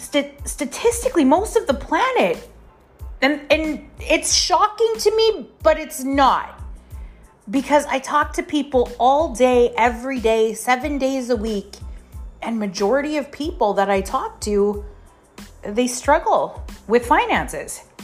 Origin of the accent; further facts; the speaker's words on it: Canada; I'm a Canadian.